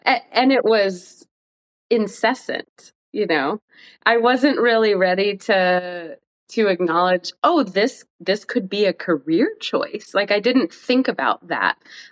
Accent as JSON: {"language": "English", "region": "Tennessee", "country": "United States", "tie": "born or raised there", "said": "So I grew up in East Tennessee, outside of the Smoky Mountains in the hills."}